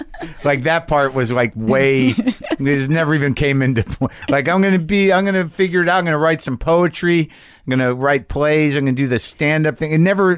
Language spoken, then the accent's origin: English; New Mexico, United States; I grew up in New Mexico and you could take these ACTs.